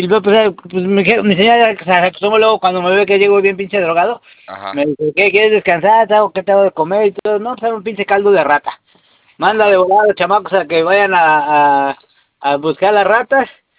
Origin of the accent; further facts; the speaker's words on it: Mexico City, Mexico; Yo nací ahí en México, carnal, yo soy chilango, bueno, capitalismo ahí de la Guerrero.